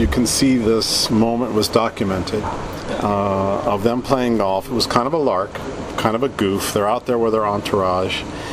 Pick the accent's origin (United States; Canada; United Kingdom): United States; San Francisco, California; I picked up my hometown paper, San Francisco Chronicle